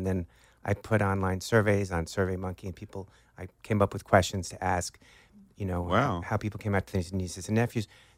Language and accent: English; Syosset, New York, United States; now in California, United States; I did live in Long Beach, Long Island for 2 years as an adult, but yeah, I grew up in Syosset.